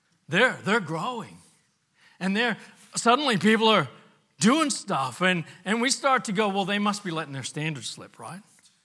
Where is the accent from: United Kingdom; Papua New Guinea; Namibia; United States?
Papua New Guinea; When I was a kid growing up in Papua New Guinea, there was a lot of missionary families on the base that I went to school